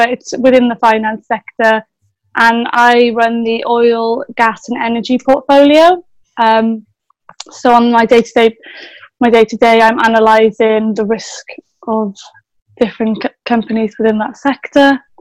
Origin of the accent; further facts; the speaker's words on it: Wales, United Kingdom; I'm from Wales.